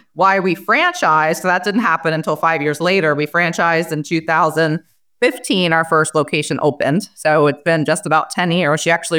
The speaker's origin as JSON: {"language": "English", "region": "Maryland", "country": "United States", "tie": "born or raised there", "said": "founder and CEO of Taste Buds Kitchen. So I started it 17 and a half years ago. I grew up in Maryland. I'm one of 23 first cousins."}